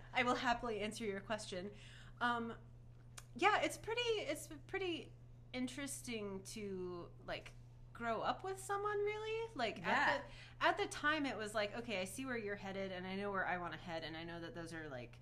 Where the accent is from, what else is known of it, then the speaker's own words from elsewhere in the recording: Huntsville, Alabama, United States; I grew up in Huntsville.